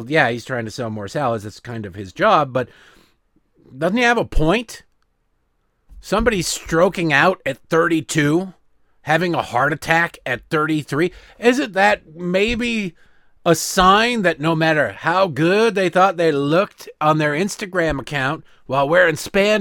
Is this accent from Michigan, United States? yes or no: yes; Detroit, Michigan, United States; You know, it's not very often, I grew up in Detroit, as you know, it's not very often I am jealous of Canada.